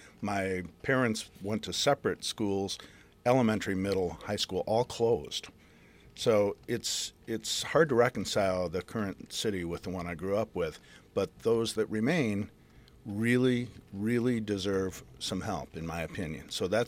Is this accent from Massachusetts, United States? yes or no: no; Flint, Michigan, United States; I was born and raised in Flint. Both my mother and father were born and raised in the city. My grandparents lived in the city. And sister still lives within the city.